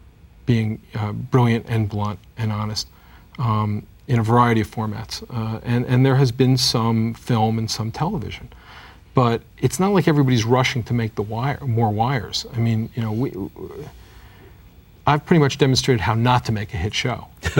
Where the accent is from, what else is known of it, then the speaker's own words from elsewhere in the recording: United States; I live in Baltimore and I'm an American